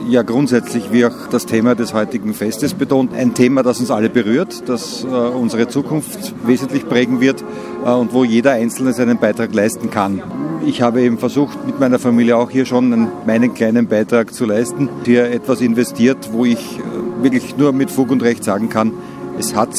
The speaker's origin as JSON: {"language": "German", "town": "Biesenberg", "country": "Austria", "tie": "born or raised there", "said": "weil ich 30 Jahre hier in Biesenberg, oder mehr als 30 Jahre hier in Biesenberg gelebt habe. Bin hier aufgewachsen, habe meine Kindheit und Jugend verbracht, also mir gefällt es in Biesenberg außerordentlich gut."}